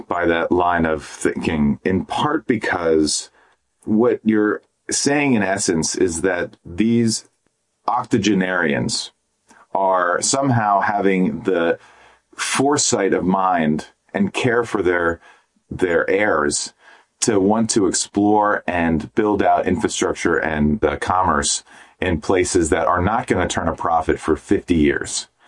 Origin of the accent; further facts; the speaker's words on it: United States; as an American journalist poking around